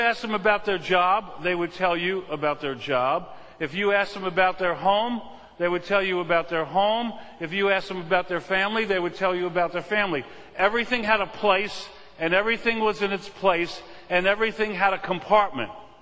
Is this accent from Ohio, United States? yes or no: no; Brooklyn, New York, United States; I remember when I was growing up in Brooklyn, I was about 11 years old, and I got a revelation. I grew up in Flatbush in Brooklyn